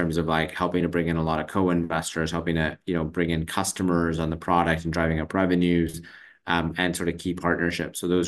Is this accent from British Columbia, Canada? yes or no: yes; Vancouver, British Columbia, Canada; I grew up in Vancouver, but my parents are actually refugees from East Africa.